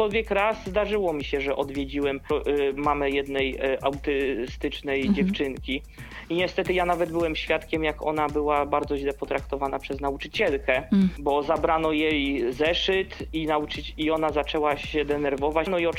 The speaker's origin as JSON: {"language": "Polish", "town": "Koszalin", "region": "West Pomeranian Voivodeship", "country": "Poland", "said": "Ja wiem, że w szkołach u mnie w Koszalinie"}